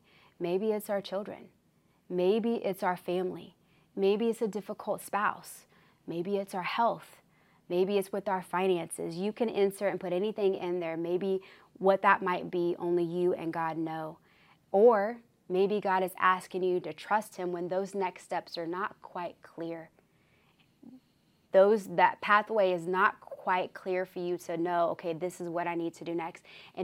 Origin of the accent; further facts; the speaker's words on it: Kansas City, Missouri, United States; now in Atlanta, United States; I'm not from here. I'm actually from Kansas City, y'all.